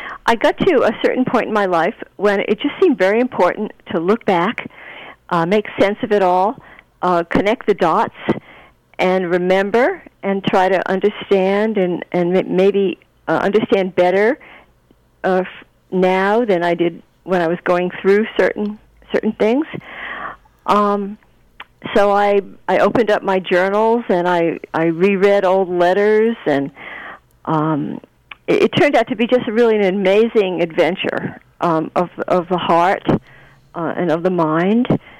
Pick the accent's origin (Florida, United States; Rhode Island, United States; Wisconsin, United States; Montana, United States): Rhode Island, United States; Providence; I'm from Providence, and it was my first job after college.